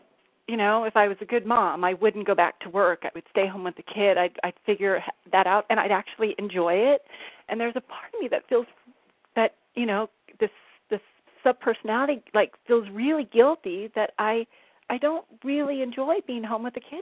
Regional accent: San Diego, California, United States; I'm from San Diego.

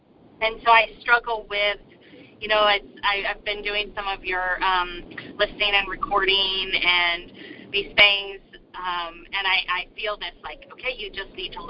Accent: Sacramento, California, United States; I'm from Sacramento.

